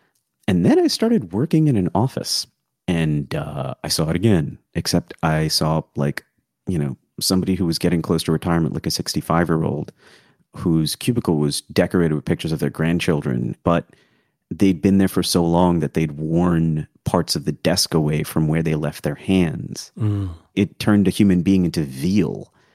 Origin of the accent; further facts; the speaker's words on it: India; So I grew up in India.